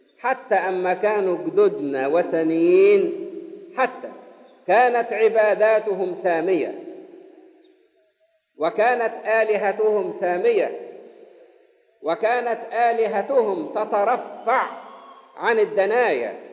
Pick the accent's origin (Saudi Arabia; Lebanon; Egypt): Egypt; وأنا أعتز بهذا كمصري قبطي،